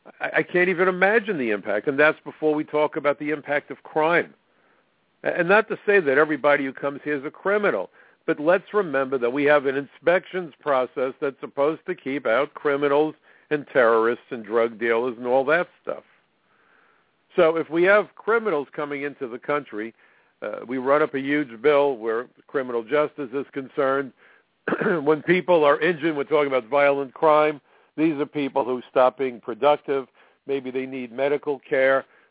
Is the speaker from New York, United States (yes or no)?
yes; Brooklyn, New York, United States; He is a conservative Republican. I am a Democrat from Brooklyn.